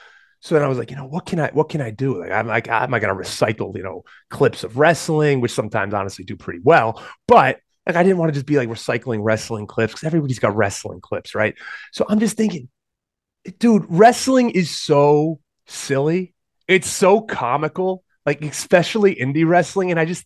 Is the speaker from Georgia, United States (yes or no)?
no; Rhode Island, United States; So I'm from Rhode Island originally.